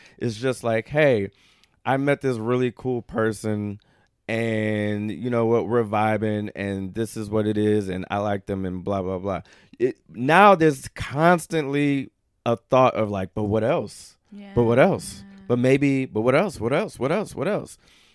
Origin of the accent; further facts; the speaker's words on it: Midwest, United States; so I grew up in the Midwest, where like a salad to us growing up meant like, first of all, it's just like, yeah, lettuce, yeah.